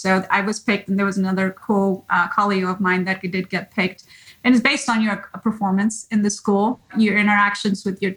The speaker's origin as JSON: {"language": "English", "country": "India", "tie": "born or raised there", "said": "I was born and raised in India."}